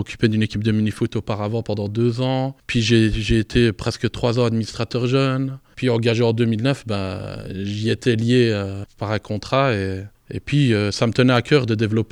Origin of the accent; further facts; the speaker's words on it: Liège, Wallonia, Belgium; Je suis né à Sainte-Walburge en 86, dans le bas de Sainte-Walburge dans un premier temps, du côté de Nagnon, etc. Puis nous sommes remontés vers le haut, rue de Campine, rue du Labour.